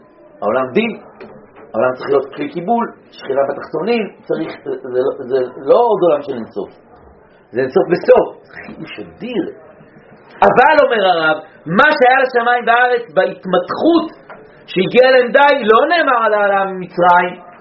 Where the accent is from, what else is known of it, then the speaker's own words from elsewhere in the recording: Belgium; now in United Kingdom; גדלתי בבלגיה, אז אני בלגי. הרי ברגע שאני החלטתי לעזוב את בלגיה, להגר לבריטניה